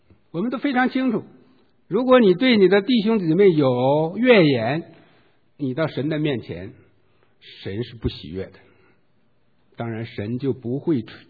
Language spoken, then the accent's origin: Chinese; China; 我们作为中国人啊